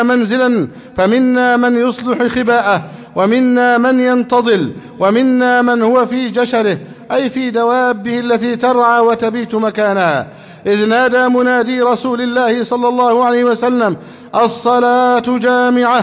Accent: Egypt; نسأل الله جل وعلا أن يحفظ بلدنا مصر أمنا أمانا.

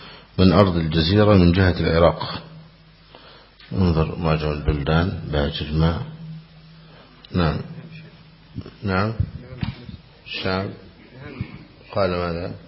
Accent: Egypt; فالحمد لله يعني جعل بلادنا مصر لله الحمد فيها أهل العلم وفيها السنة ظاهرة

